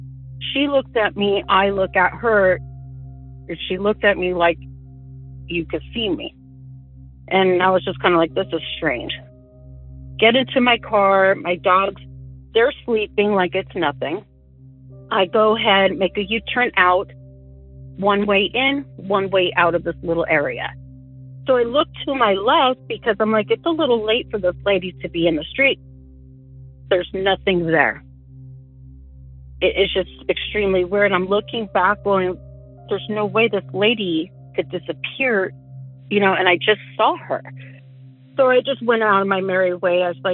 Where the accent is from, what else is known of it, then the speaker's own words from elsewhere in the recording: California, United States; I am from California, so I have a little creepy story.